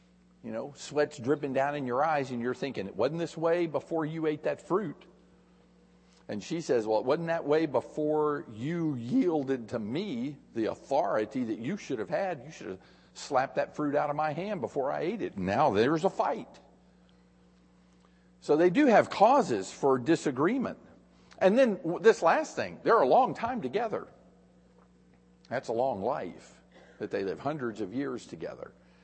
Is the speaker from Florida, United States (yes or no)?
yes; Tampa, Florida, United States; when I was a boy, I grew up in Tampa, Florida. And in Florida, we have these sand spurs.